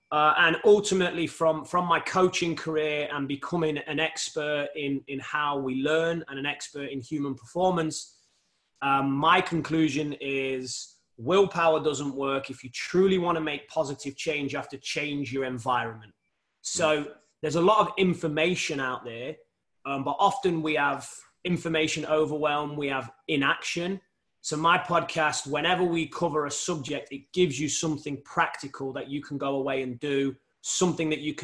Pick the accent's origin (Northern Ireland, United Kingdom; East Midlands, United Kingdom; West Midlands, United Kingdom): East Midlands, United Kingdom; Nottingham; also born or lived in Leeds / Florida; now in Atlanta, United States; I'm from, originally from Nottingham in England, so Robin Hood country.